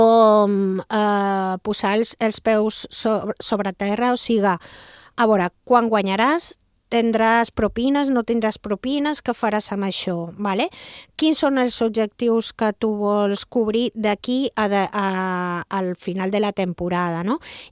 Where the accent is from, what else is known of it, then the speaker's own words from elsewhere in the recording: Ibiza, Balearic Islands, Spain; els que som d'Eivissa tenim que tenir en compte que no podem apretar